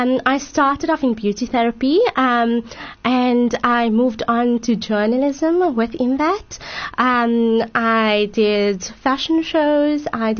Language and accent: English; Johannesburg, Gauteng, South Africa; I'm from Johannesburg